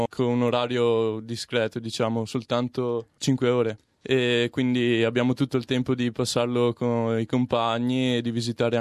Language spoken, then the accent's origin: Italian; Salzano, Veneto, Italy; Anch'io sono un ragazzo di 17 anni, vengo da Salzano e anch'io sono uno studente del Maffioli.